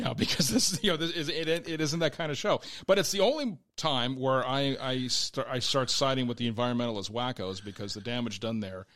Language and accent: English; Butte, Montana, United States; Now, my family's from Montana. We came from Butte, which was a very small mining town